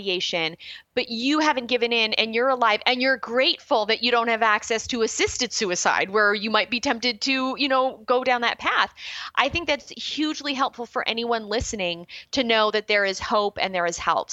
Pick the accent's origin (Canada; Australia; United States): Canada; as a Canadian looking back at my own country